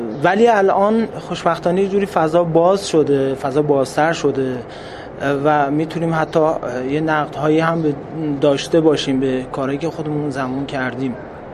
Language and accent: Persian; Kermanshah, Iran; چون من خودم بچه کرمانشاه هستم